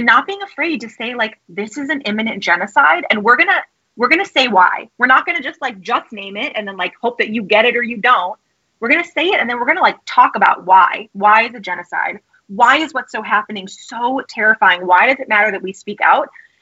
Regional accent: United States; we are American Jews who are, this is happening in our name.

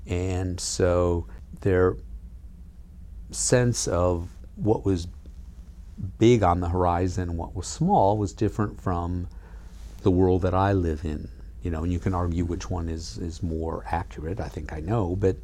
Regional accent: Michigan, United States; I grew up in Macomb County. There's a town called Warren.

